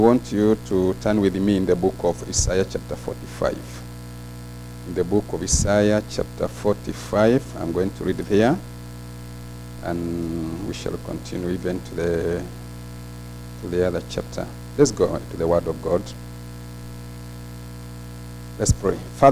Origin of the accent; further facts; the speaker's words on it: Kenya; English is a second language; I'm from Kenya. I'm saved.